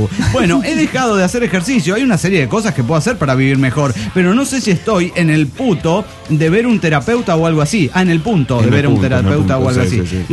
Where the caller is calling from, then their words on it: Renton, Washington, United States; de Renton, de Washington, USA.